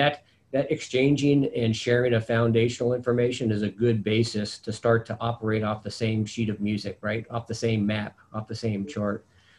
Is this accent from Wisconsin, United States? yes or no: no; California, United States; also born or lived in Hawaii; I was born in Hawaii, but I grew up in the great state of California.